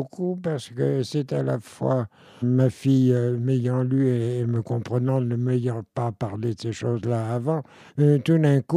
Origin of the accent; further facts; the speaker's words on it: Paris, Île-de-France, France; now in Ireland; Je suis né à Paris, parisien de souche, d'un père parisien, d'une mère qui n'était pas née très loin de Paris.